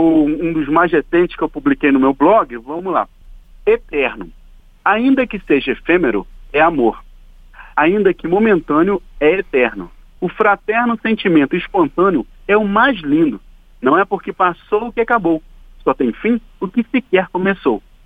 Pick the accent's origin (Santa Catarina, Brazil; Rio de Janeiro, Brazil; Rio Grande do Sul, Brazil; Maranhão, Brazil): Rio de Janeiro, Brazil; born there; now in Brasília, Brazil; Eu digo assim, eu não nasci em Brasília, mas meu coração é brasiliense. Eu nasci no Rio, né? Mas meu coração é brasiliense, então eu me considero brasiliense.